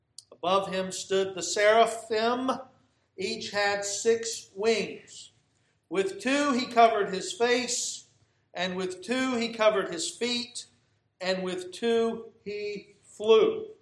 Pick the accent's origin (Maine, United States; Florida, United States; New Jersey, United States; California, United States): Florida, United States; Jacksonville; When he found out I was from Jacksonville, he said, "I heard you had a football team."